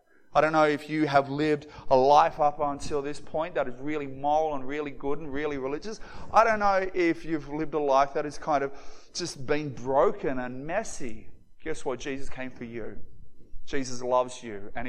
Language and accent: English; Moree, New South Wales, Australia; When I was a kid, I grew up in Moree, northwest New South Wales.